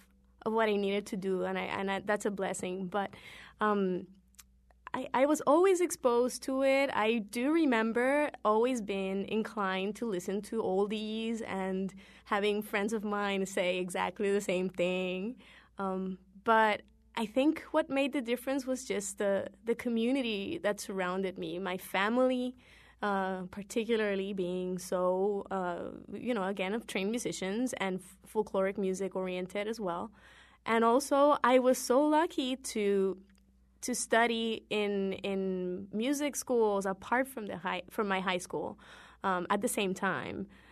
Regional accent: Ponce, Puerto Rico; I was born and raised in Ponce, Puerto Rico, which is a south coast town

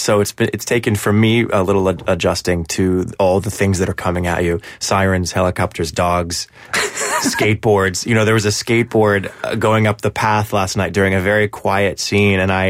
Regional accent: West Bridgewater, Massachusetts, United States; now in New York, United States; I am. I'm from West Bridgewater, Massachusetts.

